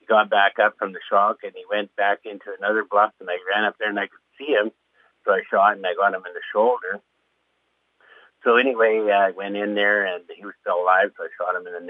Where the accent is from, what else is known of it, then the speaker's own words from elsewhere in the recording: Saskatchewan, Canada; Yeah, I'm from Bigger Saskatchewan, Canada. We're about 4.5 hour drive north of the Montana border. And I guess we do sound different.